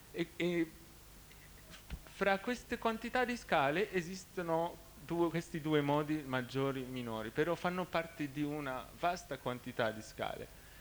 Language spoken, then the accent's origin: Italian; Lebanon; born there; Italian is a second language; io nato in Libano